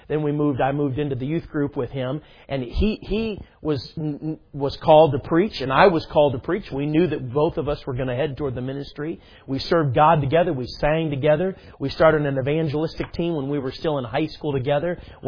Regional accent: Schererville, Indiana, United States; Kevin Lael was my first friend, and we grew up in Indiana, Schererville, Maryville, right on the border.

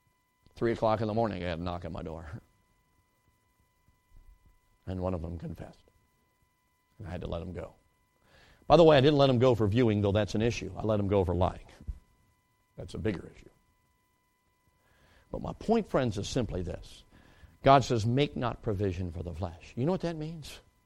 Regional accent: Chicago, Illinois, United States; now in Wisconsin, United States; I grew up in Chicago and now live in Wisconsin.

